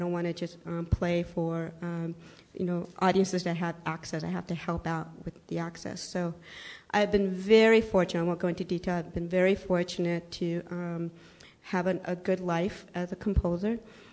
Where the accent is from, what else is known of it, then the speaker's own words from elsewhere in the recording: Berkeley, California, United States; And yes, I am a Berkeley hippie. And I wound up there through a pretty haphazard route.